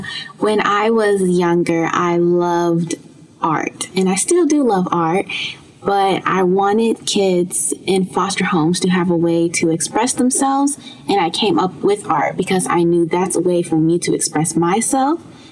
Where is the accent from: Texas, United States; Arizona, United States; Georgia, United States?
Georgia, United States; Atlanta; I'm 13 and I'm from Atlanta, Georgia.